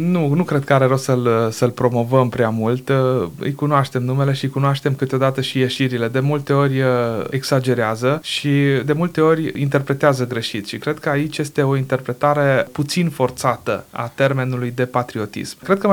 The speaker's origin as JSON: {"language": "Romanian", "country": "Romania", "said": "Noi suntem români, suntem împrăștiați, cred că mai bine de 3 milioane de români trăiesc în afara granițelor țării."}